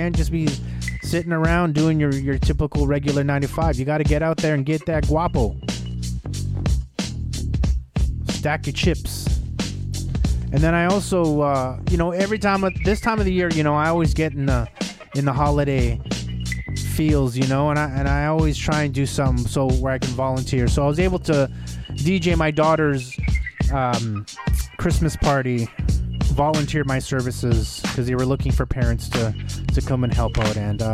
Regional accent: Winnipeg, Manitoba, Canada; whether it's in Winnipeg, my hometown, born and raised, or I'm out and about traveling.

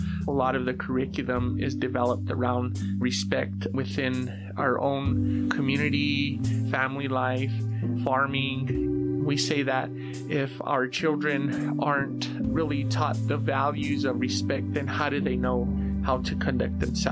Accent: New Mexico, United States

